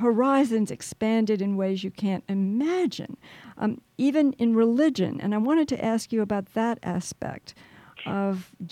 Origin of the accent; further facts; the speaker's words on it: the South, United States; I grew up in the South, and most of my friends, now this is back in the day, had African-American nannies who were with them almost as much as their real mothers.